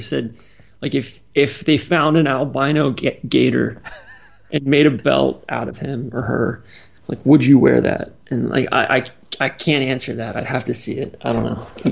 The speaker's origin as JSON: {"language": "English", "town": "Atlanta", "region": "Georgia", "country": "United States", "said": "It's not really my style or anything, but I'm from Atlanta."}